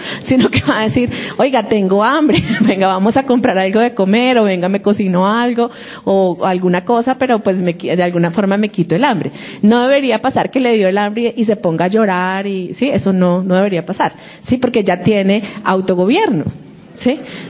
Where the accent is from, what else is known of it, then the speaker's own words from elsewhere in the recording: Colombia; born there; first language es; Porque si Él permitió que naciéramos aquí en Colombia, ¿sí? Es porque la intención era que nuestra lengua materna fuera el español